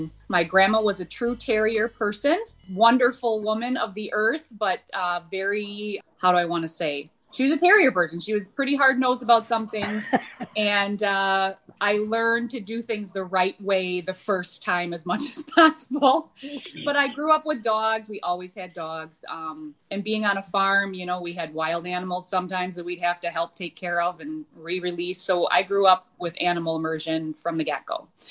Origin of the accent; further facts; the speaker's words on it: Wisconsin, United States; I grew up in Chopier, Wisconsin, which is a really tiny little farming community outside of Beloit, Wisconsin, so right on the border of Illinois. And I grew up on a family farm